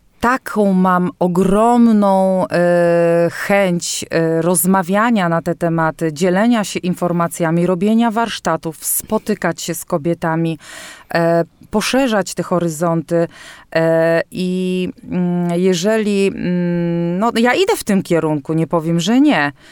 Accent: Mrągowo, Warmian-Masurian Voivodeship, Poland; Ja z uwagi na to, że pochodzę z Mrągowa

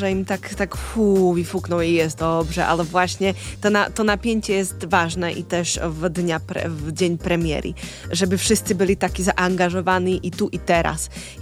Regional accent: Slovakia; Polish is a second language; Ja jestem z miejsca, ze Słowacji i rodzona w Czechosłowacji i mam ten swój taki czechosłowacki humor

